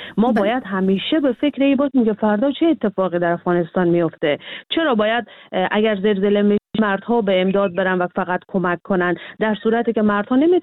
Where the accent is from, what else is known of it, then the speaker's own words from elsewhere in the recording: Iran; بعد کم کم که بزرگ شدیم، در ایران ما بزرگ شدیم